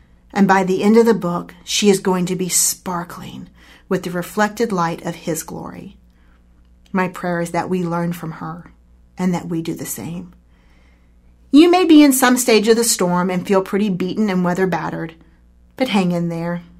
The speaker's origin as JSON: {"language": "English", "town": "Joplin", "region": "Missouri", "country": "United States", "tie": "born or raised there", "said": "I shared how the people of my hometown learned that sometimes things that seem of great strength and importance are destroyed, and things that appear very fragile are brought through safely. My mother gave me a very special gift. This crystal bowl was from a house that was destroyed in the Joplin tornado."}